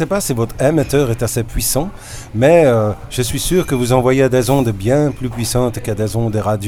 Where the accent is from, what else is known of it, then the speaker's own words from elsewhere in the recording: Jokkmokk, Norrbotten County, Sweden; French is a second language; Nous venons de Jokkmokk, qui est une petite ville au nord de la Suède, qui est la dernière ville avant qu'il n'y ait plus que des rennes, avant le cercle polaire arctique.